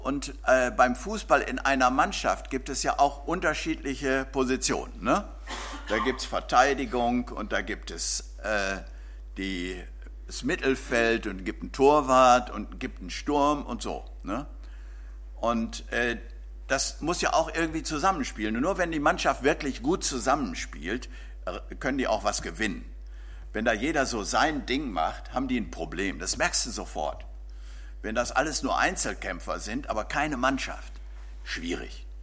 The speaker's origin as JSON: {"language": "German", "town": "Bielefeld", "region": "North Rhine-Westphalia", "country": "Germany", "said": "So, ich komme auch aus Bielefeld."}